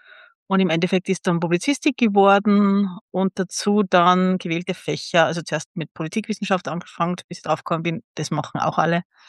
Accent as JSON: {"language": "German", "region": "Salzburg", "country": "Austria", "said": "wo ich herkomme, aus Salzburg"}